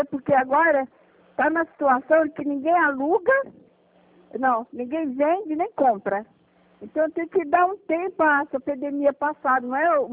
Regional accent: Minas Gerais, Brazil; Eu sou mineira

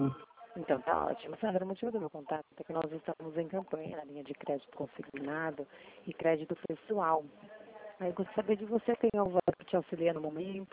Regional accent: São Paulo, Brazil; Eu sou do estado de São Paulo.

